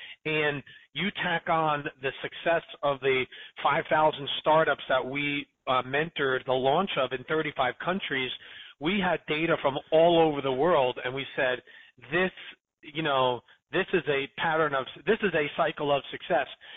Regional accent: New Jersey, United States; So I'm from New Jersey, right?

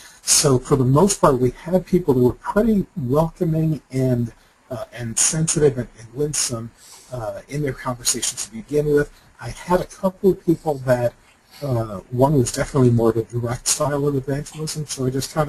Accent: New York City, New York, United States; And I grew up in New York City, so you can be in your face about anything and feel comfortable.

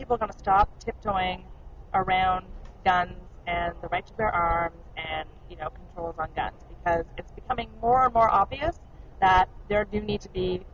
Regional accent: Canada; I'm terrible. I'm Canadian.

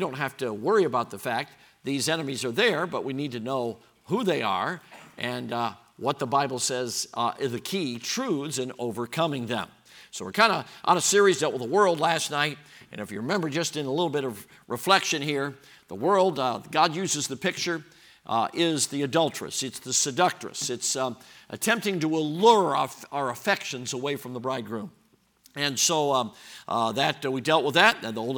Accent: United States; I remember that day kind of shaken up as an American because I'm thinking this doesn't happen.

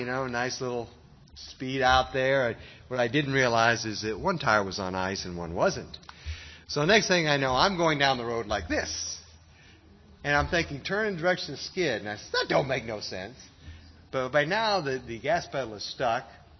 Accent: Massachusetts, United States; Now, I grew up in Massachusetts. That's where I learned to drive. And so we had a lot of ice, a lot of snow.

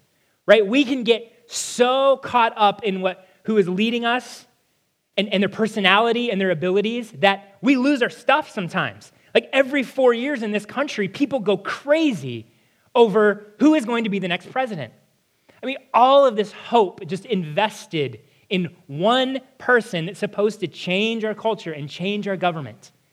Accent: Nebraska, United States; So I grew up in Nebraska. I am from Nebraska. I grew up watching the Cornhuskers in the 80s and 90s.

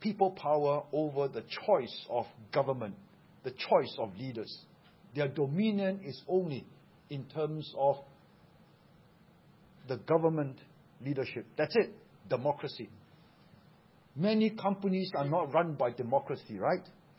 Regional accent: Seremban, Negeri Sembilan, Malaysia; That's how I grew up in Seremban

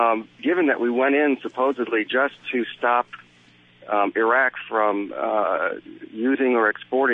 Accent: United States; as an American, I certainly favor secular democracy as the best form of government

